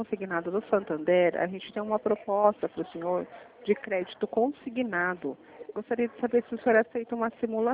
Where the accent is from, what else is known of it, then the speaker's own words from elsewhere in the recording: São Paulo, Brazil; Eu sou de São Paulo